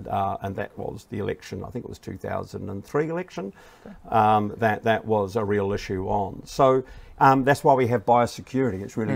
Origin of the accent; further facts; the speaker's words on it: New Zealand; So being a Kiwi with a product gets you into market.